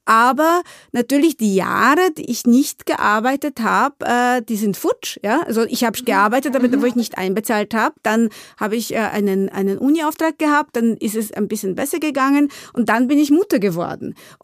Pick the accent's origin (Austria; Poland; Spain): Poland; ich bin eine Polin